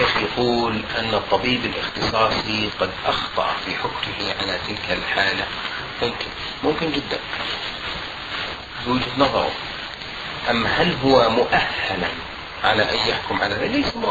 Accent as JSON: {"language": "Arabic", "country": "Jordan", "said": "القانون الطب عندنا في الأردن لا يمنع ذلك"}